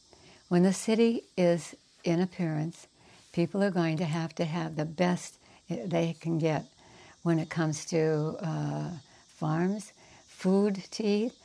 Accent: Los Angeles, California, United States; also born or lived in Chicago; I'm a city girl. I'm from Los Angeles. I don't know that much about here, although I was born in Chicago.

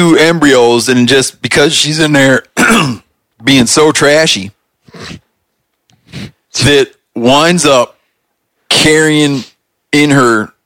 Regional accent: Michigan, United States; born there; moved away; Because that was, like, I moved away from Michigan, but I was born, you know, I'm 42 years old, so I started hunting when I was, you know, 11, 12 years old.

